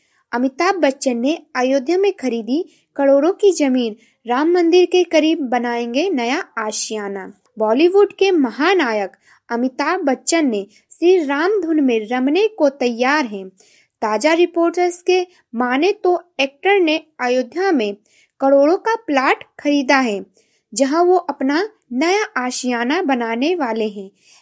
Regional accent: Uttar Pradesh, India; और मैं गोंडा जिले से हूँ।

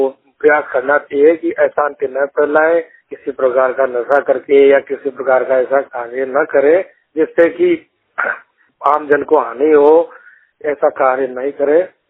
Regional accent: Rajasthan, India; पूर्णतः दृष्टिहीन हूँ, राजस्थान में जयपुर जिले का निवासी हूँ।

